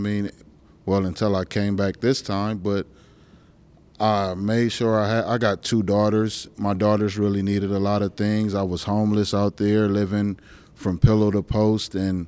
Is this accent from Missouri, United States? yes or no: no; Compton, California, United States; now in Alaska, United States; Then it's a little more resources here in Alaska, but I'm from Compton.